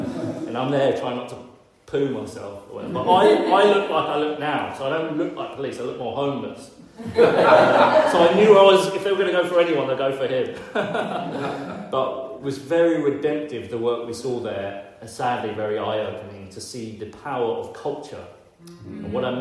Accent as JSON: {"language": "English", "region": "London", "country": "United Kingdom", "tie": "born or raised there", "said": "growing up in London"}